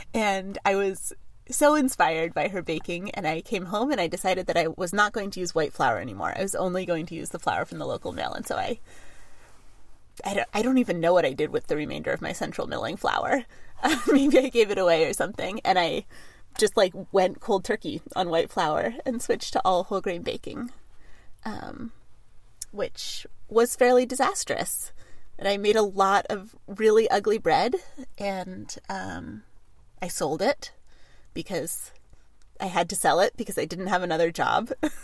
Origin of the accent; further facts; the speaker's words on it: Seattle, Washington, United States; I grew up in Seattle and went away to liberal arts college in the Midwest, and knew that I wanted to be back in the Pacific Northwest.